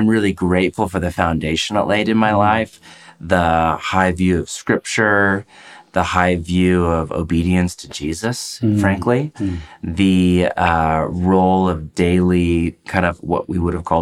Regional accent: California, United States; Grew up in the Bay Area of California, what's now called Silicon Valley.

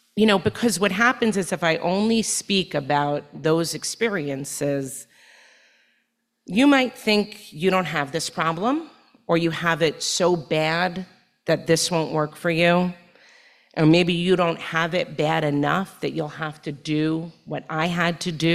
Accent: Cornwall, New York, United States; So I come from New York, from the Hudson Valley region of New York, from a Cornwall area of New York.

